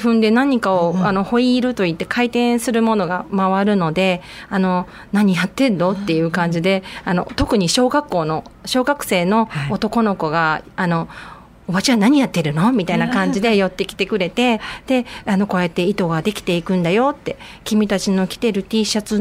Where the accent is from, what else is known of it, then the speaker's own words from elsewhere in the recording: Aichi, Japan; 特に私三河の方からお嫁にこちらの方に来たので